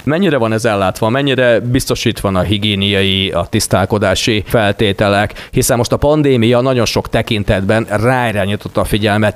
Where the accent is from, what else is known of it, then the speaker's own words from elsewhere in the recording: Hungary; talán magyar emberek vagyunk